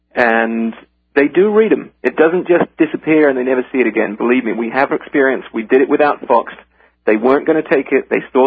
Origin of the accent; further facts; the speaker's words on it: United Kingdom; moved away as an adult; now in New York, United States; I'm sure your listeners can tell I'm British, but I've been in New York now for 20 years